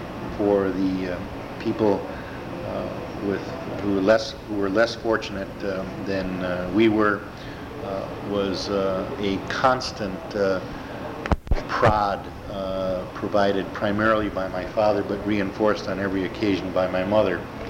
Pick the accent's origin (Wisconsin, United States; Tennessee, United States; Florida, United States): Wisconsin, United States; Milwaukee; I was born in Milwaukee, Wisconsin on September 26, 1937. I grew up exclusively in the city of Milwaukee, attending schools in that community.